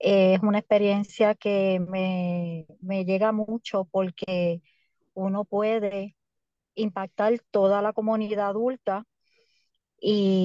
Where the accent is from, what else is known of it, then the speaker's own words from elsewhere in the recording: Ponce, Puerto Rico; now in Trujillo Alto, Puerto Rico; Yo realmente soy del pueblo de Ponce. A través de los años, pues me fui trasladando y estoy ahora en el área de Trujillo Alto.